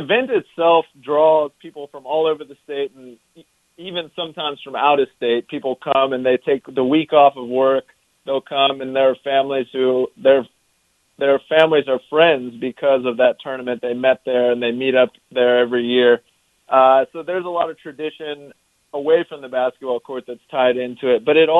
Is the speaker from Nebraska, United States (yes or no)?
no; Lexington, Kentucky, United States; So I'm from Lexington, Kentucky, which is the second biggest city in the state. I guess it's comparable to Cedar Rapids. It's where University of Kentucky is. And I kind of grew up in a Lexington bubble, I tell people.